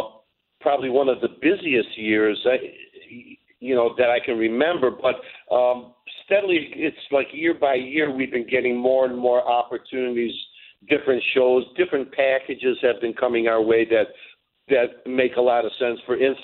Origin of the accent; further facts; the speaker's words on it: Detroit, Michigan, United States; they ask, well, where are you from and blah, blah, blah, this and that. And I'll say Detroit, you know, very proudly, I'll have you know.